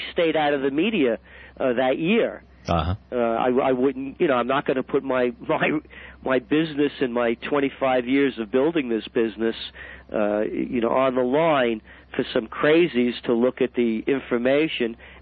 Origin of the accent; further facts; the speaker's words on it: United States; And while I'm an American, I'm also a citizen of the world.